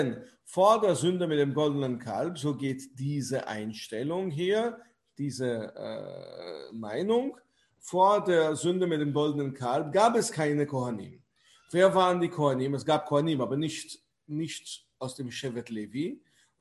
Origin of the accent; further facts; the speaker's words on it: Antwerp, Flanders, Belgium; born there; Ich bin gebürtiger Antwerpener